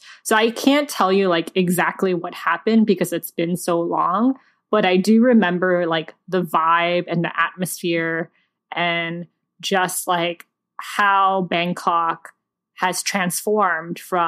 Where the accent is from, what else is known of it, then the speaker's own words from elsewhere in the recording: Georgia, United States; So since this book is set in Georgia, I'm already in because I'm from Georgia, and I feel like I don't read a lot of books about Asians in the Deep South.